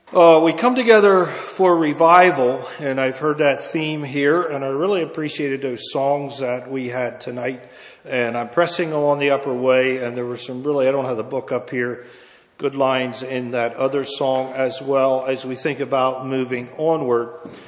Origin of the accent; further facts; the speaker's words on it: Pennsylvania, United States; We come from Juniata County.